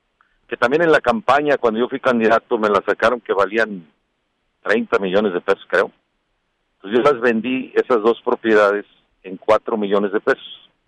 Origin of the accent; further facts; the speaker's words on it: Pablillo, Nuevo León, Mexico; Yo nací ahí en Pablillo.